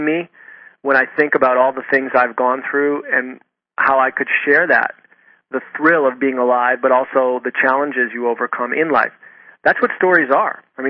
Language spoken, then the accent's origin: English; East Coast, United States; now in US West Coast; I'm from the East Coast, but I'm on the West Coast now.